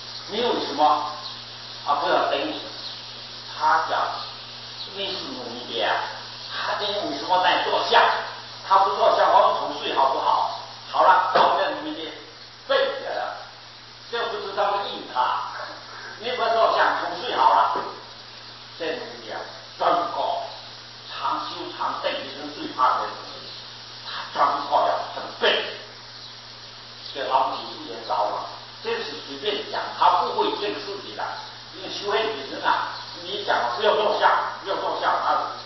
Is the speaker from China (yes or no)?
yes; China; 你们在台湾都叫观音妈，我们大陆人啊叫观音娘